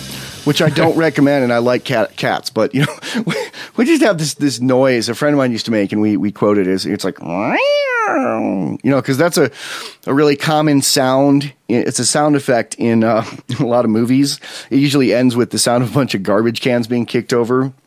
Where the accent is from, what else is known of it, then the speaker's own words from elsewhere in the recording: Wyoming, United States; but one of the birds is a buffalo because we're from Wyoming.